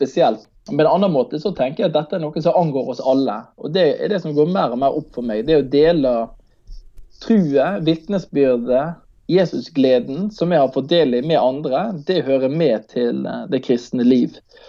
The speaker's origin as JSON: {"language": "Norwegian", "town": "Manger", "region": "Vestland", "country": "Norway", "said": "det var møteveka hjemme på Manger, der jeg er fra."}